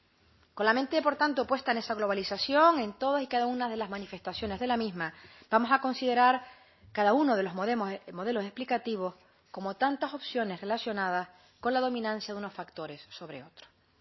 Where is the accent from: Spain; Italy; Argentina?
Spain; Canary Islands; mi comunidad autónoma, mi tierra, Canaria